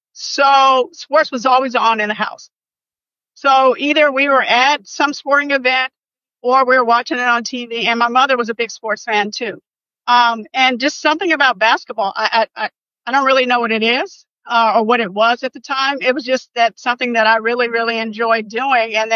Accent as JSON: {"language": "English", "town": "Fresno", "region": "California", "country": "United States", "tie": "born or raised there", "said": "I grew up in Fresno."}